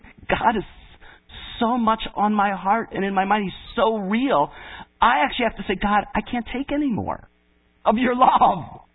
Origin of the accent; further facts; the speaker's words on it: Detroit, Michigan, United States; I grew up in Detroit. And I grew up in Detroit when it was a changing time, or it was becoming a pretty poor area